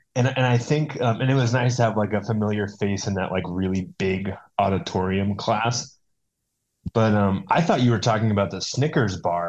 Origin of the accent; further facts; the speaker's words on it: Atlanta, Georgia, United States; No, I'm from North Atlanta, so I'm from like a neighborhood in Atlanta in the city proper. It's Buckhead, like the Buckhead Chastain area, is where I grew up.